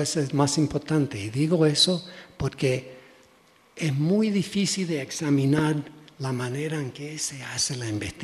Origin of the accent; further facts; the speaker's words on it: Puerto Rico; Aunque yo soy puertorriqueño y yo sé de la colonización